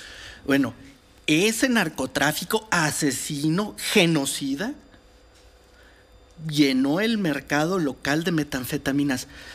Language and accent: Spanish; Guanajuato, Mexico; si en Guanajuato, de donde yo soy